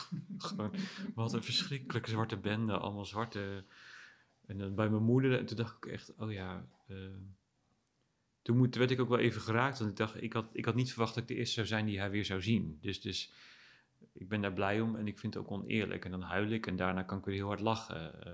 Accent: Hardinxveld-Giessendam, South Holland, Netherlands; born there; Een ritje naar Hardingsveld, mijn geboorteplaats.

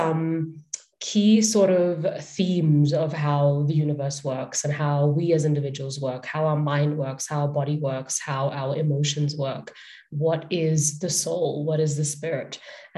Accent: Punjab, India; I am Indian. I'm part of this particular family system, this particular society. This is my culture. I am Hindu Punjabi.

